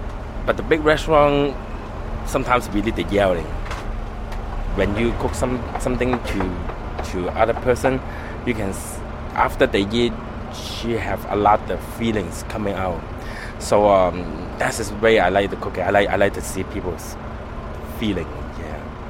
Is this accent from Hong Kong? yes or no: yes; Hong Kong; English is a second language; I never saw a lot of Chinese girls like this way because I'm from Hong Kong.